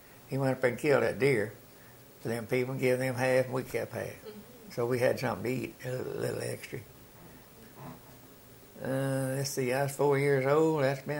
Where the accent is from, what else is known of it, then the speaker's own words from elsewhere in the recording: Texas, United States; born there; I was born in Leon County, me and my sister, Winnie and Lewis. Me and Winnie and Lewis. And when I was 4 years old, we moved to this county.